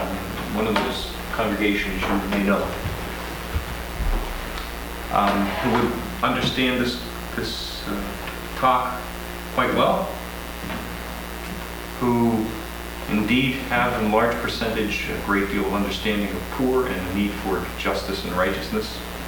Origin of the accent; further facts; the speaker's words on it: Baltimore, Maryland, United States; By the way, I'm from Baltimore, which is terrible.